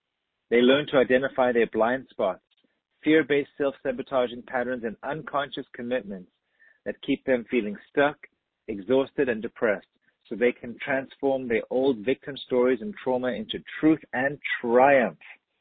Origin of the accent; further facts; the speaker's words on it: Cape Town, Western Cape, South Africa; I'm from Cape Town